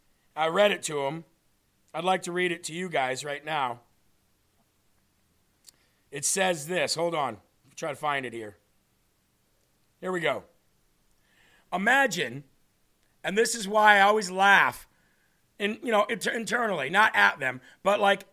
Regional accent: Midwest, United States; I come from the Midwest.

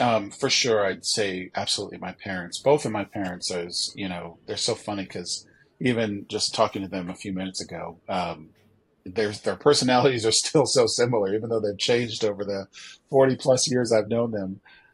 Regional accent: Buffalo, New York, United States; also born or lived in Chicago; No, I'm from Buffalo, which is where I am right now. That's the laundry room where my laundry room is in Buffalo, New York. From Buffalo. Went to school in Chicago, worked for Chicago, out of Chicago for years.

